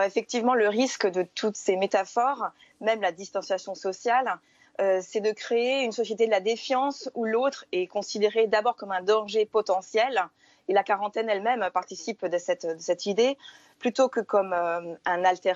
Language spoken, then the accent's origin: French; Boulogne, France; born there; Je suis née en 74 à Boulogne